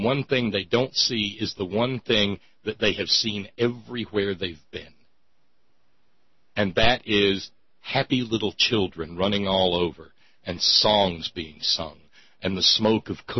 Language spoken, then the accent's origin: English; Alabama, United States; I grew up in Alabama, but I'd never been to Selma.